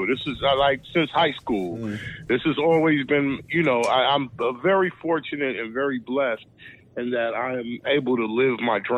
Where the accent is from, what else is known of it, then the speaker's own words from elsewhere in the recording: Pacoima, California, United States; also born or lived in Sacramento / Davis; I am originally from the San Fernando Valley, Pacoima, California. I lived in I went to high school in Sacramento.